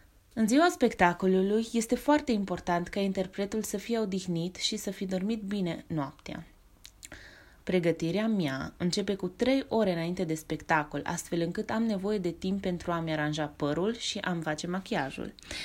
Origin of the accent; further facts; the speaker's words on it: Baia Mare, Maramureș County, Romania; Pasiunea mea pentru muzică a apărut încă de la o vârstă fragedă, când părinții mei m-au dat la grădinița muzicală din Baia Mare, orașul meu natal.